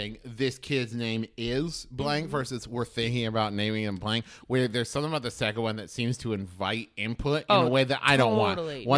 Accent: West Virginia, United States; And I was just going to go to Marshall, which is like the big college in my hometown, Marshall University.

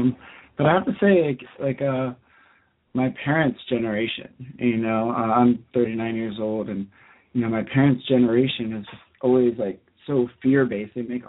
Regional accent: Orlando, Florida, United States; I come from Orlando, Florida. I come from a very, like, masculine family

